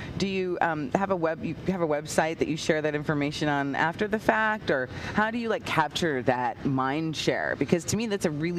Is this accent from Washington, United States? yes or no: yes; Seattle, Washington, United States; I just have to be out of the rain. I come from Seattle, so.